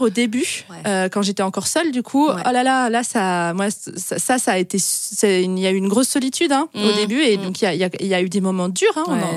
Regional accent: Toulouse, Occitanie, France; now in Brittany, France; je suis même pas bretonne d'origine, je suis toulousaine.

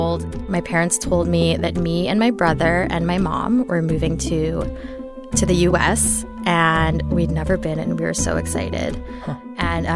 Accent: Philippines; now in United States; spent, you know, probably the first 10 years being in the U.S. and just, like, being embarrassed of being Filipino.

